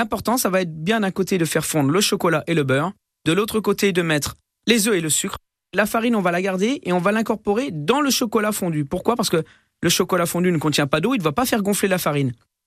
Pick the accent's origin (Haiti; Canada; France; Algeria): France; Alors, le chocolat, on a peu l'habitude, nous, chez nous, en France, de le consommer dans les préparations salées.